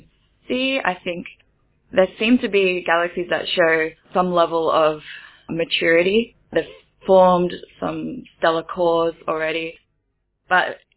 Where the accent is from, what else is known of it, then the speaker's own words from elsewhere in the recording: Australia; now in Germany; Well, I'm an Australian studying for my PhD in Germany